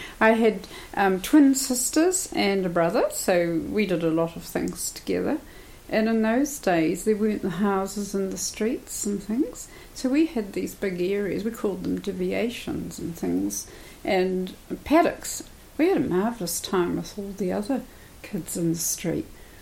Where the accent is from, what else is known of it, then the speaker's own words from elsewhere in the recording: Palmerston North, Manawatū-Whanganui, New Zealand; I grew up in Palmerston North and went to school there